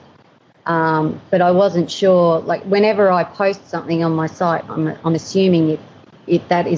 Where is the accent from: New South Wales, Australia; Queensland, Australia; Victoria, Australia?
Queensland, Australia; I'm from the Sunshine Coast.